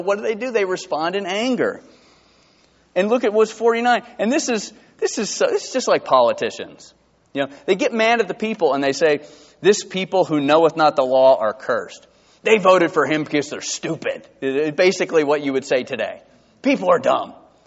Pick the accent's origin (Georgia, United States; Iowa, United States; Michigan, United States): Georgia, United States; Valdosta; I grew up in Valdosta, Georgia. Now, South Georgia gets no respect, okay?